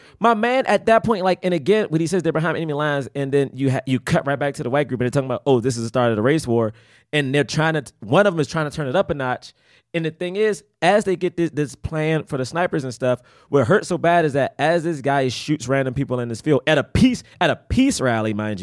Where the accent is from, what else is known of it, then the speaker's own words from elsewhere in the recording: Washington, District of Columbia, United States; now in Prince George's County, United States; because I'm from Southeast and then moved to PG.